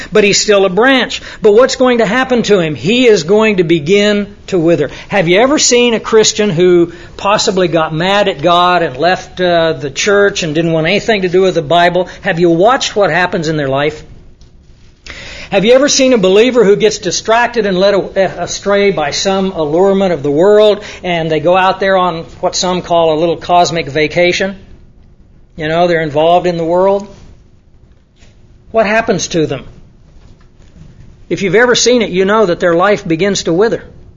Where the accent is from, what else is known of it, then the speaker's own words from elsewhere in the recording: Kansas, United States; You know, I grew up in Kansas, and they have a lot of corn and wheat fields in Kansas.